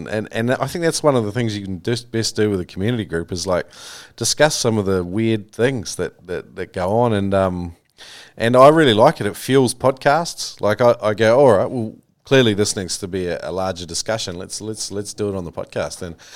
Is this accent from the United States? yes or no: no; New Zealand; that was a real common one I grew up with in New Zealand.